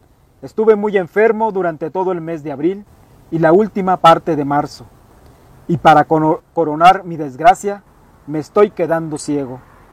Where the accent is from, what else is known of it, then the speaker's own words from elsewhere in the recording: Coyoacán, Mexico City, Mexico; de los Pedregales de Coyoacán